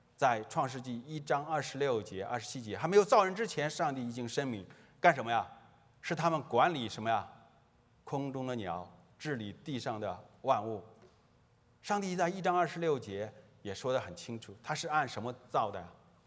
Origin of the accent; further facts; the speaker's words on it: China; 我们想的约，中国人我不知道啊，我作为中国人